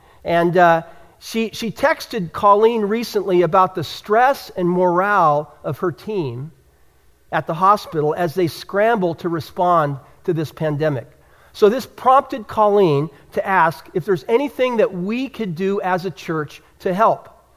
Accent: Los Altos, California, United States; In fact, he was a resident of my hometown of Los Altos.

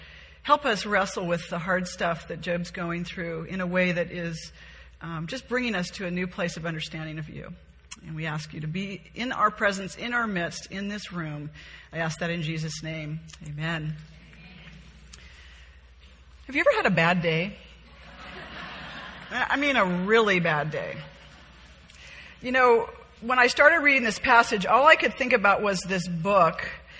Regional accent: Laguna Beach, California, United States; I grew up in Laguna Beach in Southern California.

